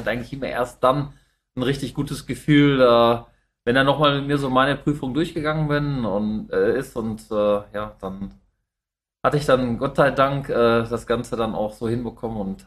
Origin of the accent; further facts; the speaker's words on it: Dortmund, North Rhine-Westphalia, Germany; Ich komme ja aus Dortmund